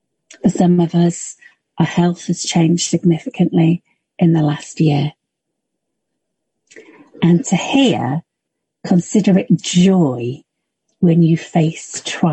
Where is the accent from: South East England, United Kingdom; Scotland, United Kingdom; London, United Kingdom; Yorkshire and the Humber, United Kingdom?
Yorkshire and the Humber, United Kingdom; I'm a Yorkshire woman. Very important.